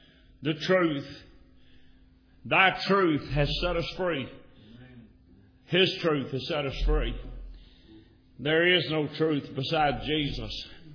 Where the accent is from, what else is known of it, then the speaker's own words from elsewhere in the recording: Louisiana, United States; I'm a Cajun.